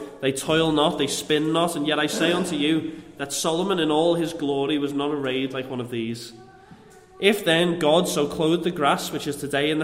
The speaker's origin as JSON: {"language": "English", "town": "Liverpool", "region": "North West England", "country": "United Kingdom", "moved": "as an adult", "said": "I'm 28 years old. I am originally from Liverpool. I've been living over here for nearly 4 years now. I've been living over here."}